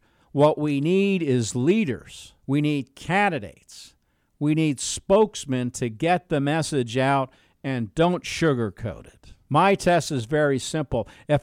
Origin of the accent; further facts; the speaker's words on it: Texas, United States; I'm an American, and I'm saddened by the wholesale sellout of the American people by the political class that should know better. We have an expression in Texas, dance with the one who brought you.